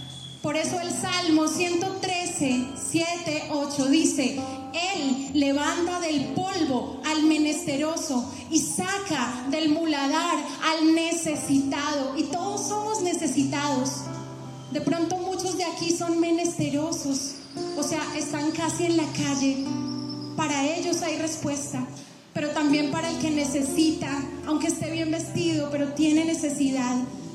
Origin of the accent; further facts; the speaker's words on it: Bogotá, Bogotá D.C., Colombia; Yo soy bogotana y hace unos 8 meses o un poco más conocí a una mujer venezolana.